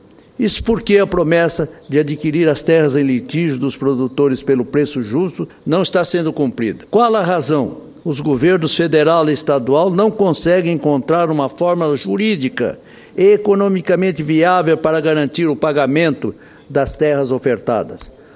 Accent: Mato Grosso do Sul, Brazil; meus amigos lá do meu estado de Mato Grosso do Sul.

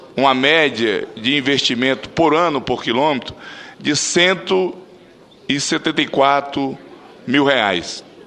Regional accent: Acre, Brazil; Eu sou do Acre, como o senhor sabe.

